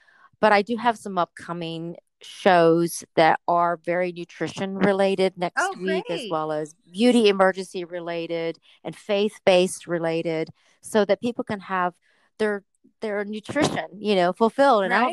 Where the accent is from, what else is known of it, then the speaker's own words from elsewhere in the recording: the South, United States; I'm from the South, so I used to love me some fried chicken, girl.